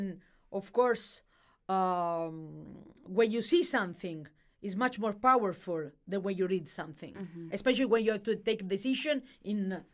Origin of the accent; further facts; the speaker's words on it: Italy; I mean, Italy, I am from Italy.